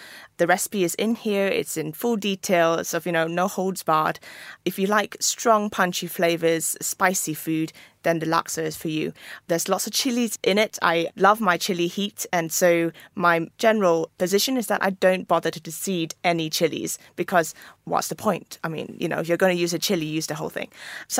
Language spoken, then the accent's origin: English; Malaysia; now in United Kingdom; So yes, it was a rich lifestyle in terms of food culture growing up in Malaysia. And I had primary schooling there.